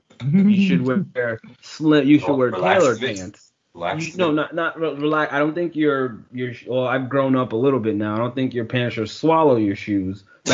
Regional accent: East Coast, United States; growing up in the East Coast, you don't come across that unless it's like a very diverse high school.

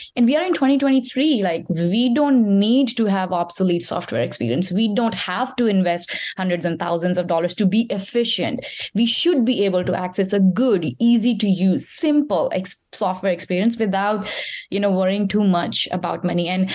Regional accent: India; So I was born and raised in India

